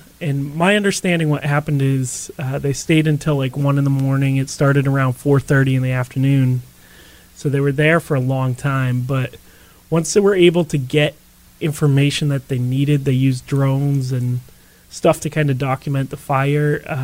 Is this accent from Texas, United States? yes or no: no; Northborough, Massachusetts, United States; I grew up in Northboro. I live in Northboro now